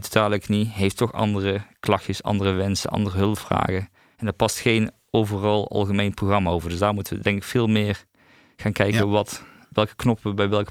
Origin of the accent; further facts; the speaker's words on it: Veldhoven, North Brabant, Netherlands; also born or lived in Heerlen; Ik ben opgegroeid in Veldhoven. Ik ben Heerlen geboren, maar na zes jaar zijn mijn ouders komen er vandaan. Weer terug naar Veldhoven gegaan. Dus daar ben ik opgegroeid.